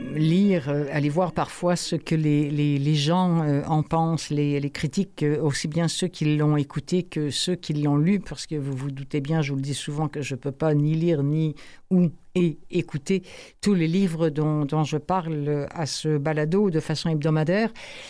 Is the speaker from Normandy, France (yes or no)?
yes; Normandy, France; Moi, je sais que chez nous, en Normandie, il y a encore des trous dans les forêts